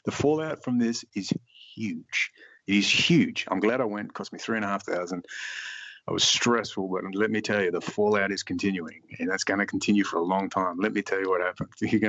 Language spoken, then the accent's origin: English; Australia; I'm an Australian citizen and I need to call people, tell people where I am.